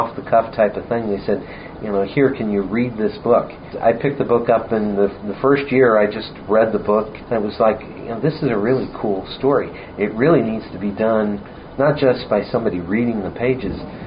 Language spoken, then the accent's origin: English; St. Louis, Missouri, United States; So I grew up here in San Luis, was in North County.